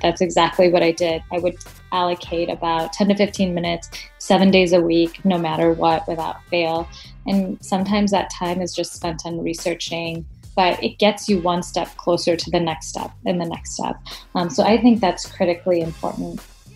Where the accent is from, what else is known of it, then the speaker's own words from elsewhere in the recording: Madison, Wisconsin, United States; I'm from Madison, Wisconsin, in the U.S.